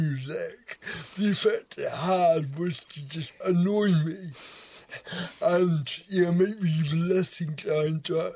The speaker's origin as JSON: {"language": "English", "region": "North East England", "country": "United Kingdom", "tie": "born or raised there", "accent": "Geordie", "said": "I grew up in the Northeast, and I had a Georgia accent. And I lost it very, very quickly"}